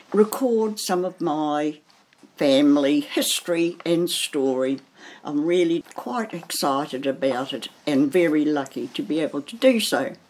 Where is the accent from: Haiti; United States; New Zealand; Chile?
New Zealand; Wairoa, Hawke's Bay; born there; And in 1930, I was born in Wairoa.